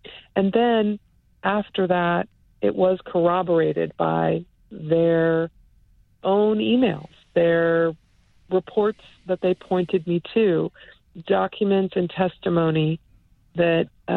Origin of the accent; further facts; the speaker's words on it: Upper Marlboro, Maryland, United States; Upper Marlboro, Maryland.